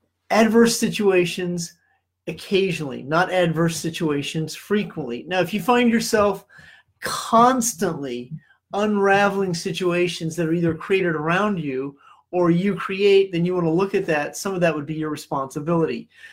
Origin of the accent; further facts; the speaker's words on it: Kansas City, Missouri, United States; On March 30th, I'll be in my hometown, Kansas City, Missouri, at the KCI International Airport.